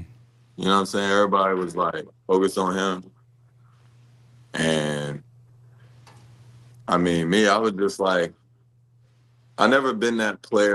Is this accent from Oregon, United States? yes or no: no; Atlanta, Georgia, United States; So I wanted to go to like Georgia Tech, because I'm from Atlanta.